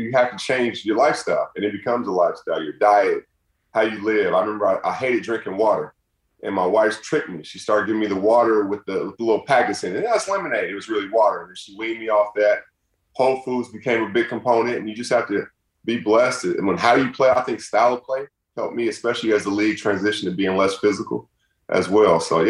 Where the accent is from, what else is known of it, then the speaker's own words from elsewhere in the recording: Seattle, Washington, United States; So I used to work in Key Arena. That's now Climate Pledge.